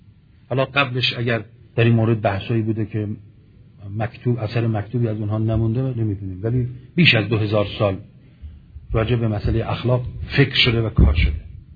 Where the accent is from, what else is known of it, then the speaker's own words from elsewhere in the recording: Iran; ما چون ایرانی هستیم دیگه،